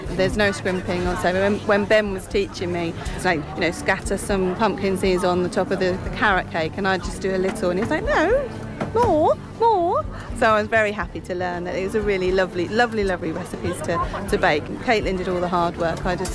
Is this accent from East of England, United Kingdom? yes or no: yes; Burwell, East of England, United Kingdom; I am. I'm from Burwell.